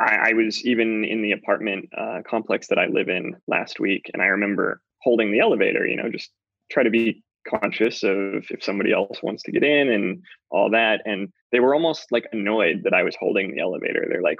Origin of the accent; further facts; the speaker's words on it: Joplin, Missouri, United States; So I was born in Kansas City, but then moved to Joplin and a small town near Joplin after that.